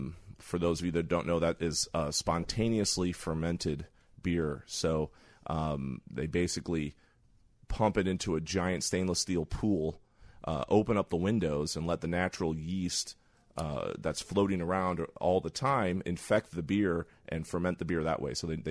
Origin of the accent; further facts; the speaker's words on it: St. Louis, Missouri, United States; I'm from St. Louis, and you know, I don't know if